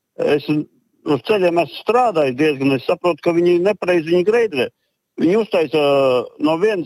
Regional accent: Bauska Municipality, Latvia; Es no Bausks novada.

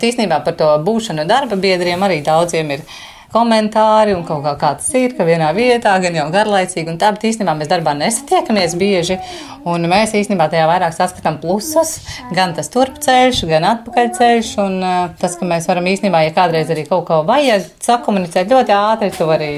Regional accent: Riga, Latvia; Un es esmu dzimusi Rīgā, Rīgas dzemdību namā. Jā, turpat, kur manas meitenes ir piedzimušas. Jā, es esmu rīdziniece

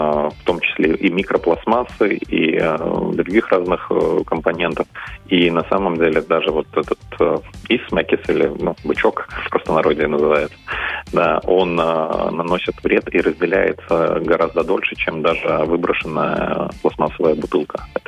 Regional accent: Latgale, Latvia; я родился и вырос в Латгалии

